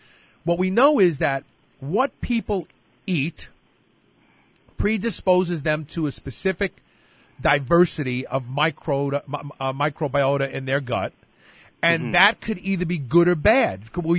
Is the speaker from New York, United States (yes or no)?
yes; Brooklyn, New York, United States; I always mispronounce it because I'm from Brooklyn